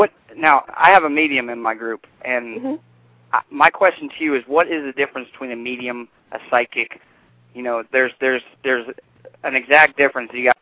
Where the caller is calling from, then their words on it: Deltona, Florida, United States; I'm calling from Florida, actually Deltona, Florida.